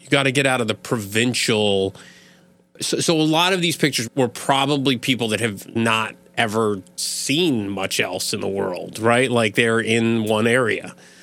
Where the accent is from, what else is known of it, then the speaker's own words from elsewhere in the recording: Massachusetts, United States; even where I grew up on Cape Cod